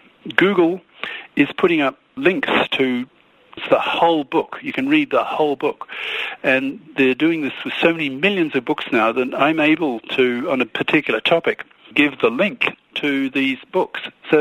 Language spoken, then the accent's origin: English; Australia; also born or lived in England / Utah; now in United States; I've lived in 3 English-speaking countries. So I grew up in Australia. My second country was England. So I lived there long enough to take out British citizenship. So I'm a dual citizen.